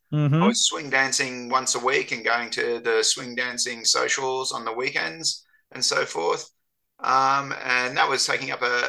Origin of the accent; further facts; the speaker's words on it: United States; I can remember when I was in year 5 or so. I grew up in America